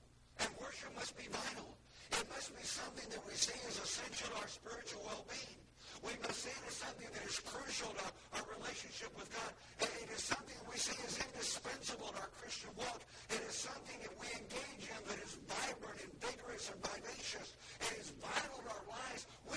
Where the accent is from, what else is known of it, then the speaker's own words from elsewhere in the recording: Indiana, United States; where I grew up in Indiana, I'd never seen that before.